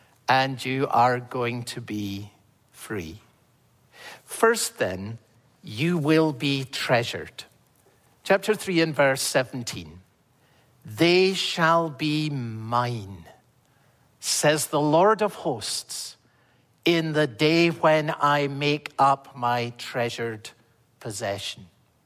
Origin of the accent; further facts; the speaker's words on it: Scotland, United Kingdom; Do you know, as a boy growing up in Scotland, I remember singing in church a song that I haven't heard for years.